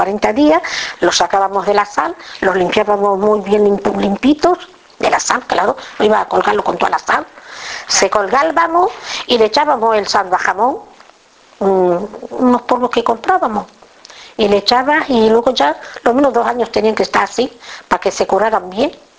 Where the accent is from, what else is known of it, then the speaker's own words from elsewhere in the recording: Olivenza, Extremadura, Spain; De Olivenza. Mi marido también. Somos todos de Olivenza.